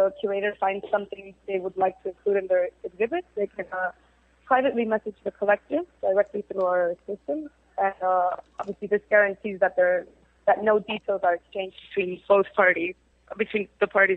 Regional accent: Ecuador; now in London, United Kingdom; We're based in London. I'm actually from Ecuador, but we are based in London at the moment.

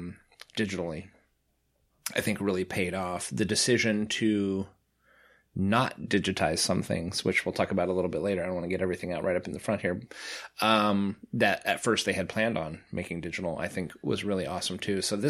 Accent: Lake Tahoe, United States; Because I grew up in Lake Tahoe. And so I did a lot of swimming in the lake.

